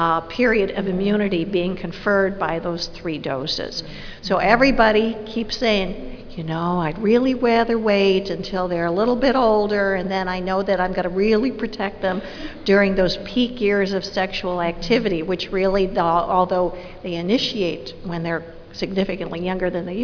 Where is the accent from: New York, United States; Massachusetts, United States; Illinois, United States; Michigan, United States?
Illinois, United States; Chicago; from Chicago